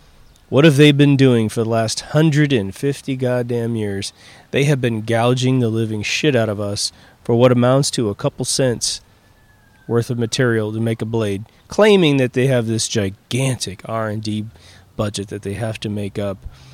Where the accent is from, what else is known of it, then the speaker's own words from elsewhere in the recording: Midwest, United States; Now, I come from the Midwest where when you go into certain people's homes